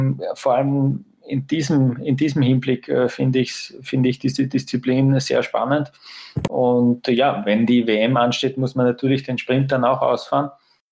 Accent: Austria; Auch wenn mir der Kai aus der Kiste als Österreicher nicht viel sagt

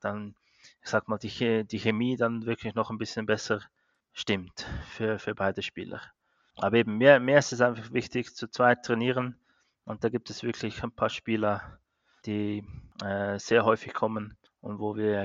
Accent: Cham, Zug, Switzerland; Also das ist bei mir, wo ich aufgewachsen bin, in Cham, Kanton Zug, an der Langacker Straße 5.

